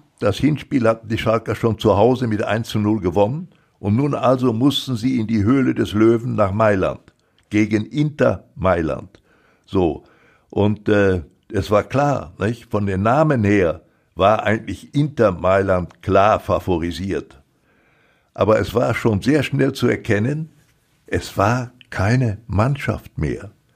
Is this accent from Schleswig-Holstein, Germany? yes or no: no; Recklinghausen, North Rhine-Westphalia, Germany; der Junge aus Recklinghausen, meine Heimatstadt.